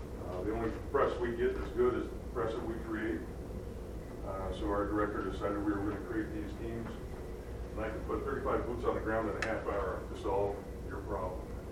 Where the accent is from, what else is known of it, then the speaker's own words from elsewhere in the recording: Denver, Colorado, United States; also born or lived in Michigan; Lived in Michigan, but I'm originally from Denver.